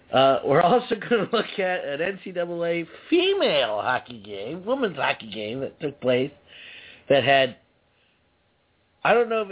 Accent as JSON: {"language": "English", "region": "Virginia", "country": "United States", "said": "I'm from Virginia."}